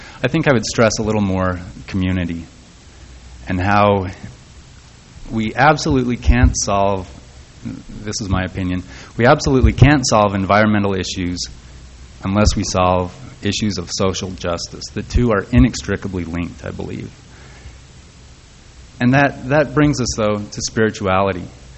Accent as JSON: {"language": "English", "country": "United States", "said": "I think we're very American, particularly here in Utah, we're very Western, and the things that we Mormons can see about ourselves"}